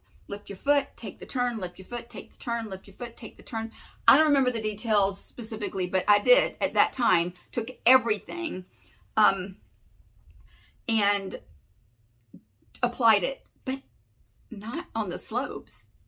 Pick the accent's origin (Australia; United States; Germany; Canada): United States; the South; Because I'm from the South anyway. What do I know about snow skiing?